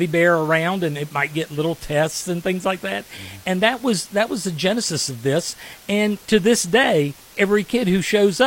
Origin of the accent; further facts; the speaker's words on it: Charleston, West Virginia, United States; I grew up in the Kanawha Valley. I'm an East End guy. Went to Charleston High School, went to WVU, came back.